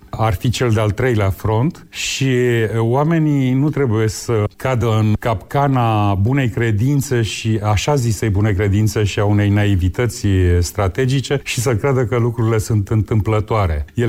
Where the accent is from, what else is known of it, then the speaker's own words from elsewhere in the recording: Romania; Pentru noi ca europeni, pentru noi ca români, cel mai important dosar este cel de lângă frontierele noastre.